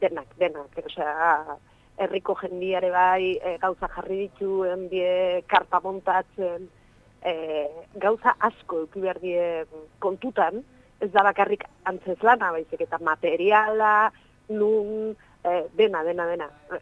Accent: Basque Country, Spain; nik gipuzkoarra naiz

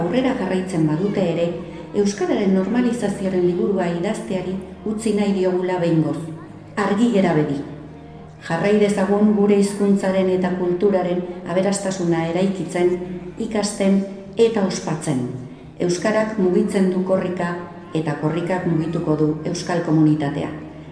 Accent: Irun, Basque Country, Spain; 23. Korrika Irundik, gure herritik abiatzea

